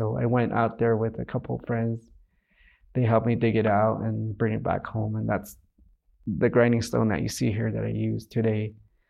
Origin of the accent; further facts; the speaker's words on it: Zuni Pueblo, New Mexico, United States; I am from Zuni Pueblo. I'm Frog Clan on my mother's side and Coyote on my dad's side.